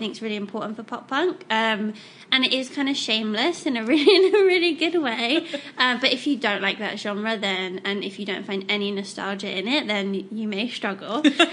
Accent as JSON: {"language": "English", "region": "England", "country": "United Kingdom", "said": "I guess I'm English, so a bit slow."}